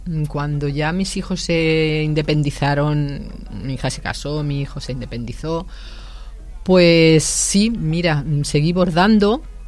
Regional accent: Alameda, Andalusia, Spain; Y en mi pueblo, en Málaga, en Alameda, le llamamos tortillas.

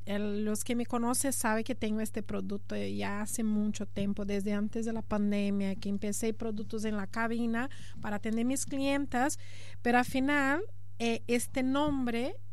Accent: Brazil; Spanish is a second language; now in Spain; Soy brasileña y ahí nos cuidamos mucho. Ao emigrar aquí hace 8 años.

